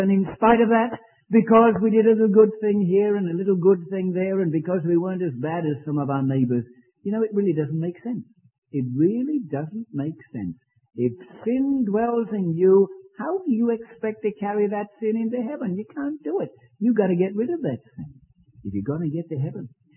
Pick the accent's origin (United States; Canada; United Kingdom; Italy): United Kingdom; England; I'm an Englishman. You don't know that, of course, because I don't have an accent anymore.